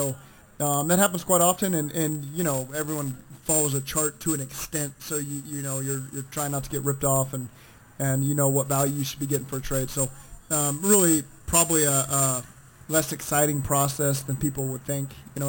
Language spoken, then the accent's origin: English; Norman, Oklahoma, United States; but growing up in Norman, we lived on a college campus, basically